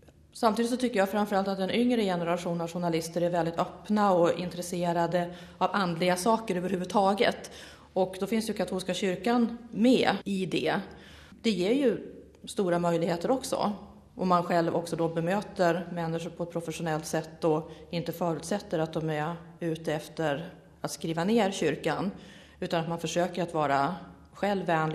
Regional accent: Sweden; det är klart att som svensk så är det naturligtvis så att det är kollegorna i de nordiska länderna

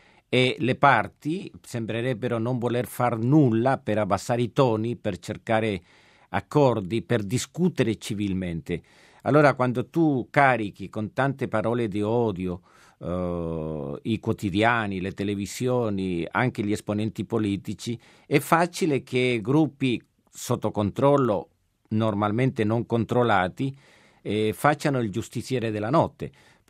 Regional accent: Chile; Io sono cileno, ho vissuto il periodo del golpe militare in Cile

